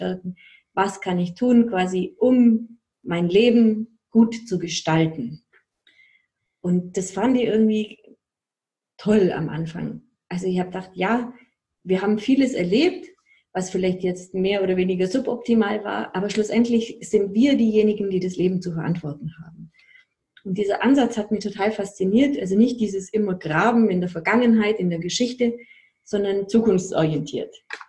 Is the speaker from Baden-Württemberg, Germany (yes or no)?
yes; Ulm, Baden-Württemberg, Germany; ich komme aus Ulm und habe da eine Praxis